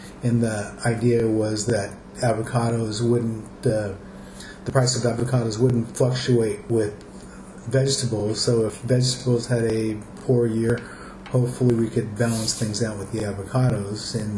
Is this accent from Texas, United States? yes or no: no; San Luis Obispo, California, United States; born there; I was born in 1959 in San Luis Obispo.